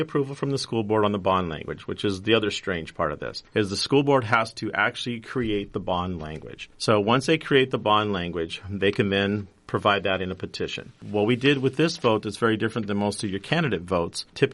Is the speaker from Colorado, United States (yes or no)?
yes; Colorado, United States; I did too. I was in Colorado and I always thought, you know, this is kind of interesting that the school has other schools.